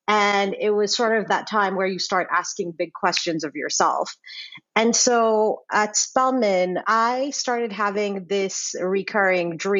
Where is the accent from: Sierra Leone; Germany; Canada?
Sierra Leone; when I was growing up in Sierra Leone, again, it was a war. It was not a fun time.